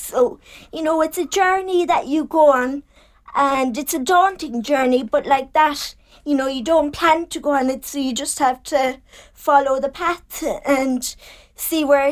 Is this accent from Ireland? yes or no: yes; Portmagee, Munster, Ireland; So I'm from Port Magee, so it's in South Kerry